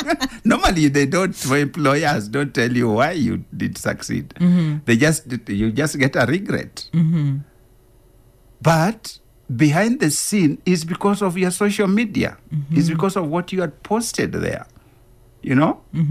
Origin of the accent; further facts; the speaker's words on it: Kenya; So we just quickly introduced ourselves and I said, I'm from Kenya.